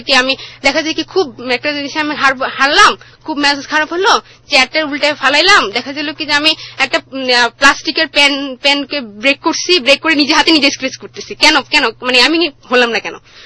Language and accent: Bangla; Mecca, Makkah Province, Saudi Arabia; আমার বয়স তখন মাত্র 1 বছর 3 মাস, তখন আমরা হচ্ছে গিয়ে সৌদিতে যাই গুরু। সেখানে আমার বেড়ে ওঠা, সৌদি আরবকে আমার সেকেন্ড হোম বললে চলে।